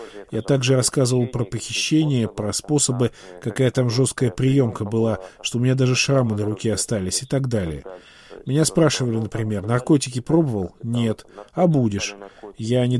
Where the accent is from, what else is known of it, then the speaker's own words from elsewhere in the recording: Ukraine; Мы ж украинцы, зачем нам позориться? Нормально, все трудности переживем. Я тоже украинец.